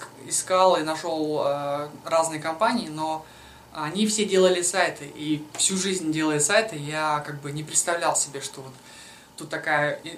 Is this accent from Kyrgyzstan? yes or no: yes; Bishkek, Kyrgyzstan; moved away; also born or lived in Cyprus / Moscow, Russia; Приехал я сам из Бишкека.